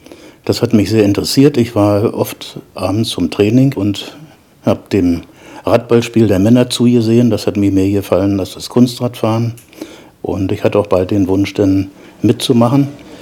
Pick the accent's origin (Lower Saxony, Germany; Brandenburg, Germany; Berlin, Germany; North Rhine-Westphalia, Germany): Brandenburg, Germany; Ich komme aus dem Brandenburgischen, aus einer kleinen Stadt.